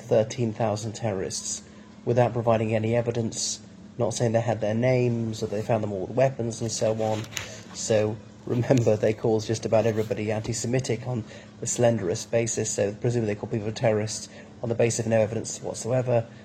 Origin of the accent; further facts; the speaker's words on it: Ireland; from Ireland, so welcome back to my channel.